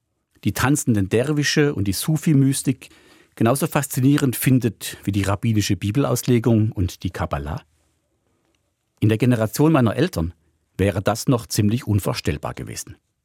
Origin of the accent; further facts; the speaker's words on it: Baden-Württemberg, Germany; now in Switzerland; So bin ich, der ich in der Nähe von Stuttgart aufgewachsen bin, Fan des VfB Stuttgart. Und bei Europa- und Weltmeisterschaften fiebere ich immer noch besonders für Deutschland, obwohl ich jetzt schon über 30 Jahre in der Schweiz lebe und Schweizer Bürger bin.